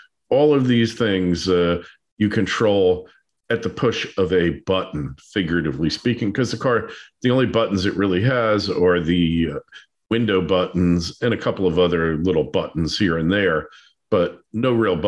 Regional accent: New Jersey, United States; now in Florida, United States; Growing up in New Jersey, you always had to have an attendant fill your car because you were not smart enough.

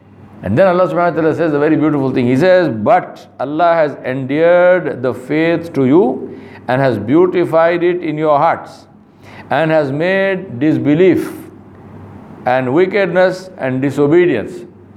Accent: Sanatnagar, Telangana, India; When I was a child and growing up in Sanatnagar, I had a goat which used to eat mutton.

